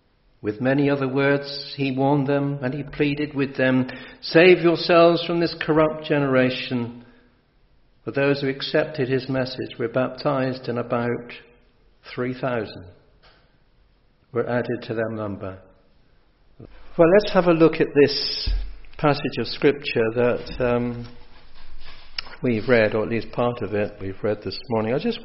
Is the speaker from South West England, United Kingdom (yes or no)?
yes; Gloucester, South West England, United Kingdom; born there; I was born in Gloucester, but my grandparents lived in Yorkley, so I do have a link with the Forest of Dean way back.